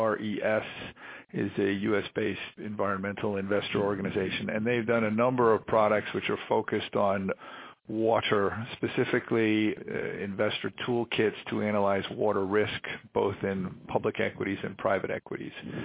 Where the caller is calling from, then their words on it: Boston, Massachusetts, United States; And I will say that I'm sitting here and I'm calling you from Boston today